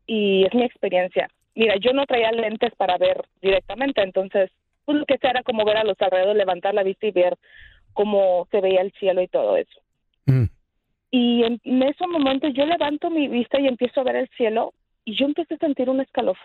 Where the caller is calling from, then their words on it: Illinois, United States; Aquí en Illinois.